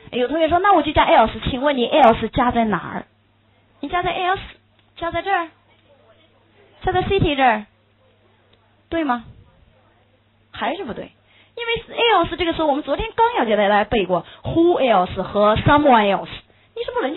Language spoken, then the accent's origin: Chinese; China; 我们中国人喜欢说北京比任何一座城市都大